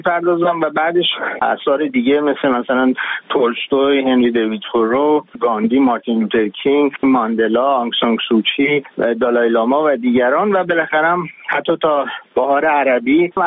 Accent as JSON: {"language": "Persian", "town": "Tehran", "region": "Tehran Province", "country": "Iran", "tie": "born or raised there", "said": "نسل خودم، نسلی است که در دوران پهلوی دوم بزرگ شده، فرض کنین در یک شهر تهرانی که تمیز بوده، کم جمعیت بوده، آلودگی هوا نبوده، آسمان آبی بوده،"}